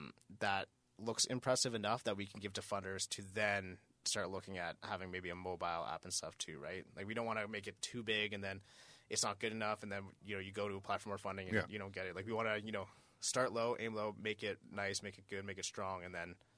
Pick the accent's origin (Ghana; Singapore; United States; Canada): Canada; Keswick, Ontario; So I myself, I grew up in Keswick, Ontario, just outside of Toronto. I grew up the white side of my family. I was the only Inuk that I knew for most of my entire life.